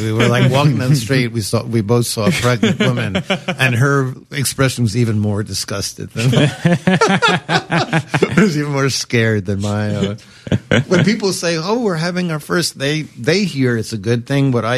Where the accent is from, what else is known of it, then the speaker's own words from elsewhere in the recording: Brooklyn, New York, United States; You know, somebody says, are you American? I'm like, no, I'm from Brooklyn.